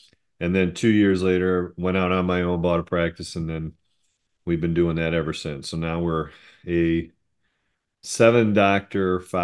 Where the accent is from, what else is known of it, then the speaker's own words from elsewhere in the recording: Endicott, New York, United States; I grew up in Endicott, Enwell, New York, which are two really small towns that kind of merge together mostly.